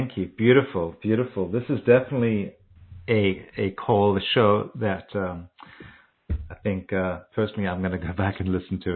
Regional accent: Cape Town, Western Cape, South Africa; Okay, so people probably know by now I'm from Cape Town.

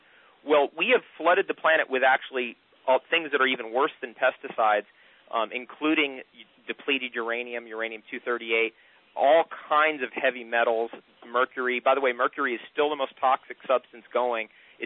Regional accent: New Jersey, United States; I grew up on the Jersey Shore and we had those wood benches and recliners and all that, and I used to play on those things when I was a kid

